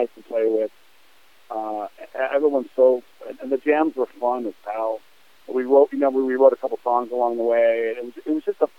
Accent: New York, United States; But all along, I'm from the East Coast. I'm from New York, right?

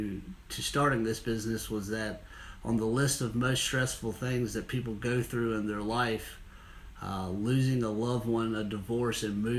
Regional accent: Rock Hill, South Carolina, United States; Having grown up in York County, being the youngest of four boys, born and raised in Rock Hill, we've seen how much the area has grown

